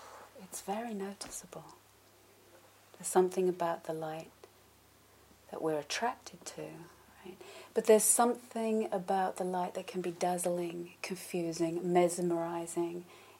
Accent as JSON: {"language": "English", "region": "London", "country": "United Kingdom", "tie": "born or raised there", "said": "I don't live in a city. I grew up in London, but I don't live in a city anymore."}